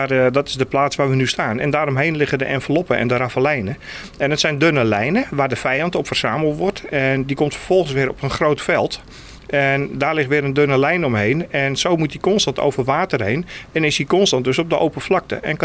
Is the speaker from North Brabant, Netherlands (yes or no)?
no; Den Helder, North Holland, Netherlands; Ik kom zelf uit Ouden Helder. En Ouden Helder is een wijk uit de jaren 50. Dat zijn nieuwbouwhuizen, als je het zo bekijkt.